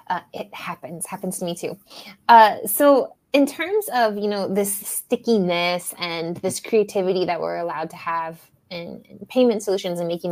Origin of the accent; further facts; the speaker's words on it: United States; moved away as an adult; now in Mexico; I'm an expat. I spent, you know, I'm from the United States, live in Mexico, came here in my early 20s.